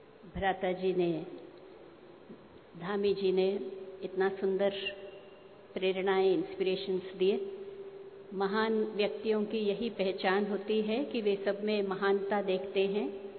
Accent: Hyderabad, Telangana, India; और मैं हैदराबाद से हूँ

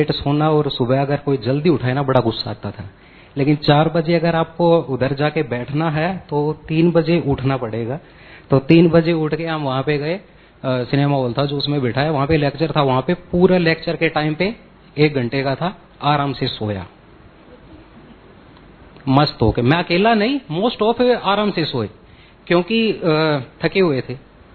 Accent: Haryana, India; mount Abu तो मेरे नजदीक है, मैं हरियाणा से हूँ तो मैं छुट्टी पे हूँ

